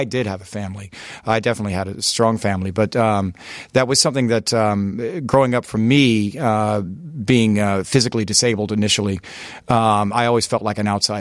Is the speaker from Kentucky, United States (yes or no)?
no; North Carolina, United States; I grew up in North Carolina.